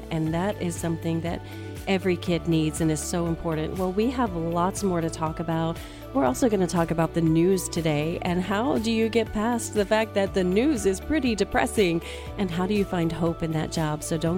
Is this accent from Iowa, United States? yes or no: no; Houston, Texas, United States; here in Houston, where I live in my hometown.